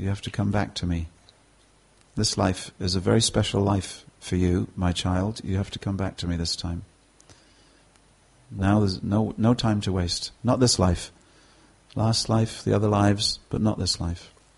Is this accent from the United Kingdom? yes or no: yes; United Kingdom; I can't go and join them, which is what I want to do because I'm British and we don't do that sort of thing in the middle of the town square.